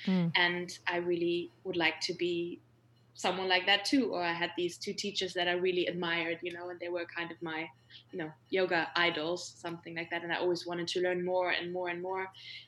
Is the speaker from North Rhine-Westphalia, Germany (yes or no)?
yes; Cologne, North Rhine-Westphalia, Germany; also born or lived in Spain; So I am from Cologne. I'm from here. But after I finished high school, or actually during high school, I lived in Spain for a year